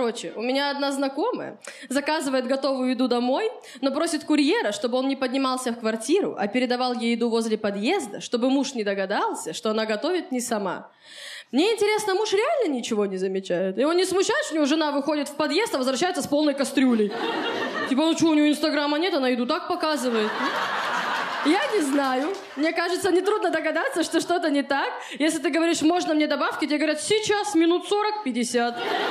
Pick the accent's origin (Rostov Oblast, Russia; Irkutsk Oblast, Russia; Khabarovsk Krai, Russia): Khabarovsk Krai, Russia; Khabarovsk; now in Moscow, Russia; я из Хабаровска, вот, уже год живу в Москве